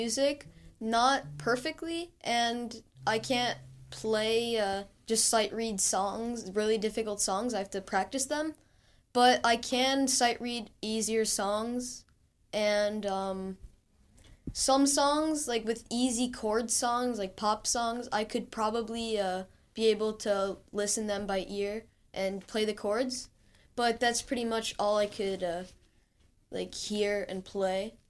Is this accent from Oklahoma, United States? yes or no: yes; Oklahoma, United States; born there; Oklahoma. I was born in Oklahoma.